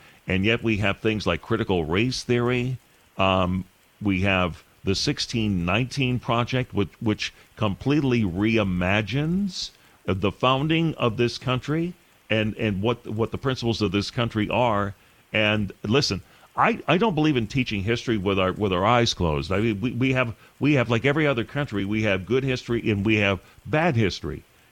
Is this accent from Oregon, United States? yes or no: no; Michigan, United States; moved away as an adult; also born or lived in Virginia; now in Texas, United States; I was born and raised in Michigan, moved to Virginia, mm-hmm. when Virginia was reliably red. When I could see the end of the red days for Virginia were coming, I moved here to Texas.